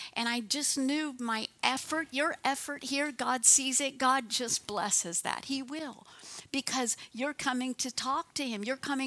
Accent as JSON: {"language": "English", "town": "Miami", "region": "Florida", "country": "United States", "tie": "born or raised there", "said": "I grew up in Miami, Florida, so we'd go there."}